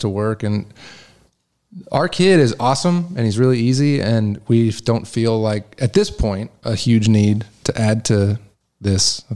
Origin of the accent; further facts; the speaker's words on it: Kalamazoo, Michigan, United States; Well, from my hometown in Kalamazoo, Michigan, it's like me